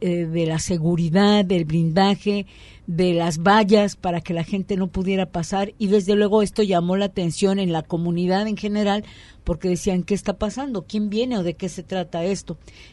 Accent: Mexico

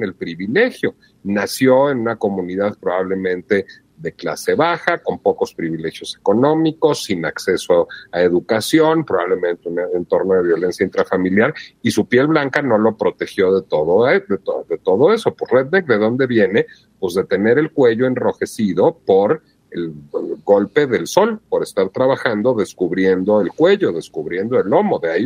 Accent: Mexico City, Mexico; sí, sí, soy chilango, es un gentilicio. Era derogatorio, ya no lo es. ¿Por qué? Porque los habitantes de la Ciudad de México lo asumimos.

